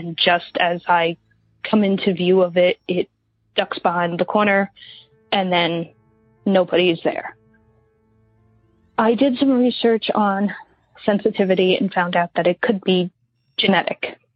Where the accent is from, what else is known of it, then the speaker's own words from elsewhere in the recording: New York City, New York, United States; I'm from New York City.